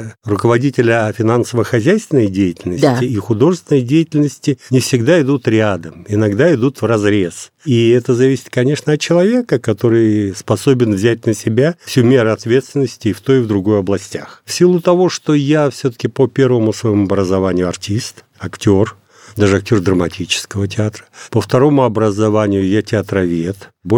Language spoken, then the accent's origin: Russian; Novosibirsk, Novosibirsk Oblast, Russia; Я родился и всю жизнь прожил в Новосибирске. Хотя мои родители переехали с Украины во время эвакуации, и оттуда родом они. Но я родился в Новосибирске и считаю уже, наверное, себя таким сибиряком уже основателем.